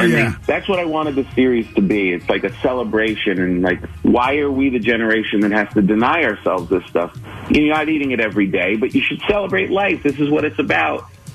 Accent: New York, United States

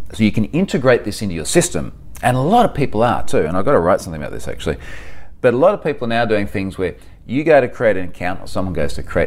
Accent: Australia; I am definitely going to be trying to do more of these from my home country. And in fact, I've got a few more lined up over Australia for the remainder of the year.

